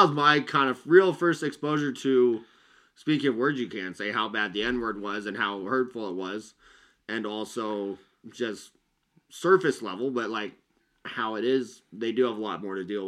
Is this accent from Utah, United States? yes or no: yes; Utah, United States; but that's because we grew up in Utah, not a ton of exposure to different diversity and to African Americans.